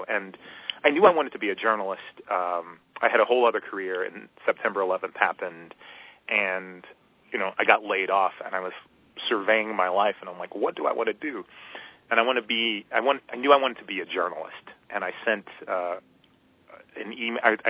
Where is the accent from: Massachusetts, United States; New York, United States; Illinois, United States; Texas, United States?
Illinois, United States; Chicago; Well, I think that I'm a big city kid, like Zoe. I'm from Chicago.